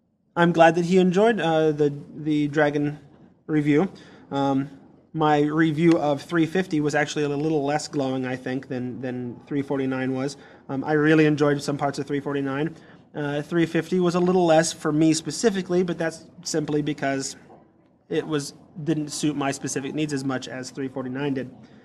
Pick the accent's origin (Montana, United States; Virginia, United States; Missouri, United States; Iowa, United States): Iowa, United States; now in Omaha, United States; I used to live in Iowa. I went to college in Iowa. I grew up in Iowa. I now actually live in Omaha, Nebraska.